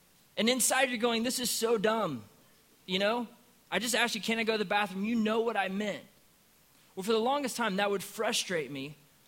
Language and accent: English; Indiana, United States; I grew up in Indiana, so I'm a Hoosier, huge basketball fan.